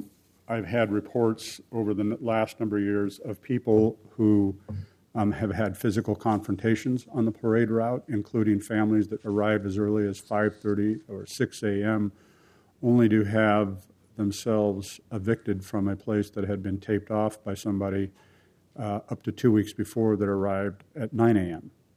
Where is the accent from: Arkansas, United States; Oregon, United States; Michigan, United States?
Oregon, United States; Portland; I grew up here in Portland